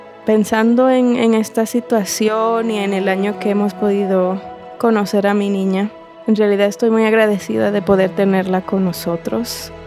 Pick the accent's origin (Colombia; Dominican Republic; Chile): Dominican Republic; yo soy de la República Dominicana.